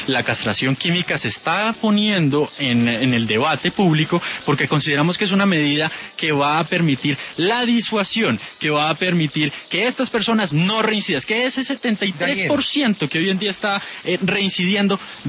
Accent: Colombia; nos duele a todos como colombianos.

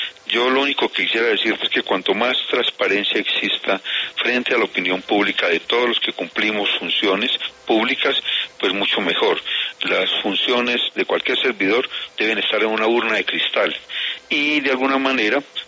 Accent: Pereira, Risaralda, Colombia; Yo soy pereirano

